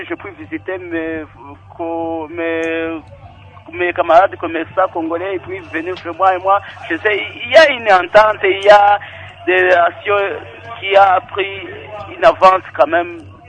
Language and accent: French; Gisenyi, Western Province, Rwanda; Je viens de la République rwandaise.